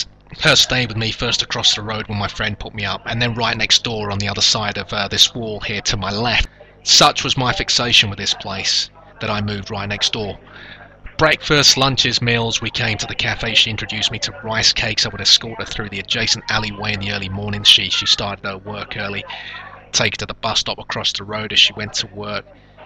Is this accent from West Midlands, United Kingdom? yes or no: no; London, United Kingdom; I'm a Londoner who's effectively given himself a very small part of London in which to function.